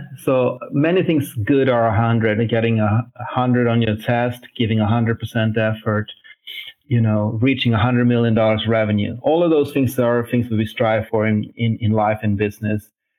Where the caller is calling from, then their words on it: Barcelona, Catalonia, Spain; I'm calling today from Barcelona, where we have our R&D center.